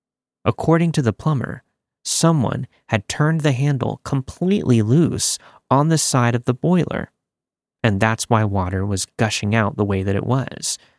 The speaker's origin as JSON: {"language": "English", "region": "Yorkshire and the Humber", "country": "United Kingdom", "tie": "born or raised there", "said": "I planned to move back to my hometown in Yorkshire, England."}